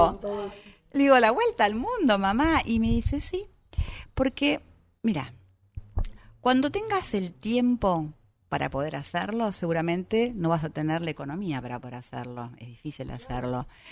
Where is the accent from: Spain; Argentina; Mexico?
Argentina; Buenos Aires; born there; Yo nací aquí en Buenos Aires